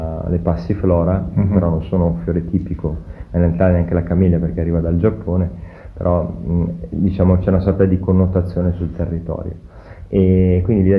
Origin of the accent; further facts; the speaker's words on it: Switzerland; parlando addirittura di fotografia del mio paese, della Svizzera, persone che non sono mai uscite dagli Stati Uniti, cioè nel senso non sono mai venute qua in Svizzera